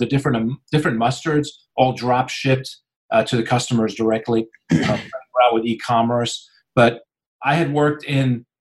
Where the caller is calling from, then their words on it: Parsippany, New Jersey, United States; So we're in New Jersey, a place called Parsippany, New Jersey. It's about 30 minutes from Manhattan.